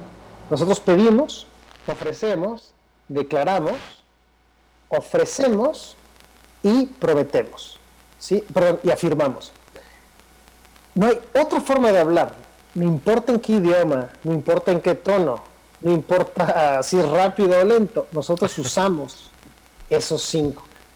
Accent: Mexico; eso es lo que nos está ocurriendo a nosotros como mexicanos.

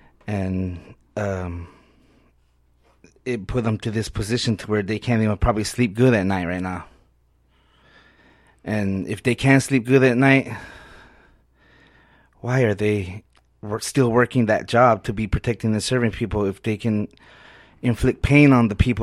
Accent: New Mexico, United States; I'm from New Mexico, out there near the Four Corners area.

